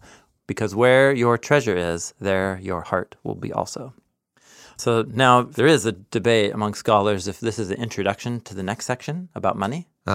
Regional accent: West Coast, United States; the cultures that you and I grew up in here on the West Coast of 20th, 21st century America

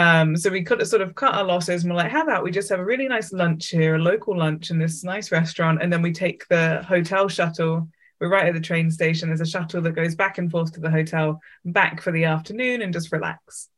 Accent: England, United Kingdom; Like, I was from England.

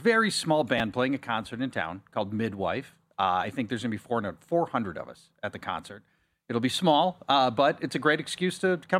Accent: Minneapolis, Minnesota, United States; I grew up in Minneapolis. … played all the time

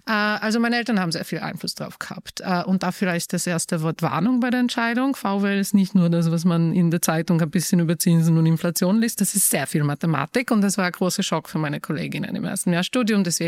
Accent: Poland; German is a second language; now in Vienna, Austria; Ich komme ursprünglich aus Polen, wohne aber schon inzwischen fast 20 Jahre in Wien.

